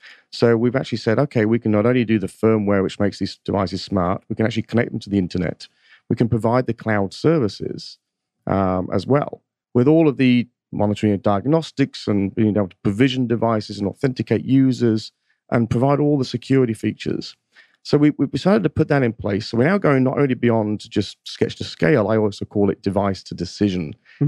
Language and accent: English; Northampton, East Midlands, United Kingdom; So I'm from Northampton, England. I actually started my career in supply chain.